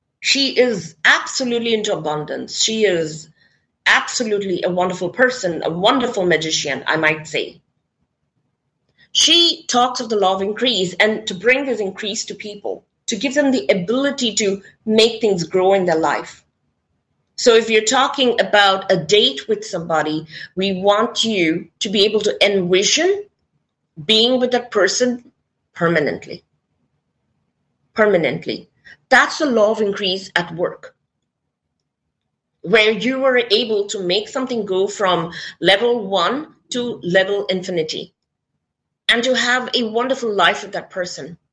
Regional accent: India; I come from India, and in India, we have the saying

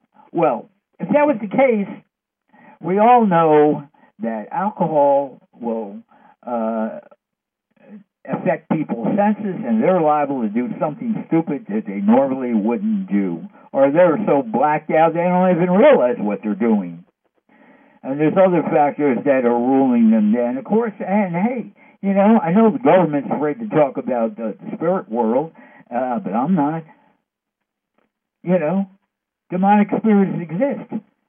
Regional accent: United States; Growing up in America, you know the politicians are crooks, basically.

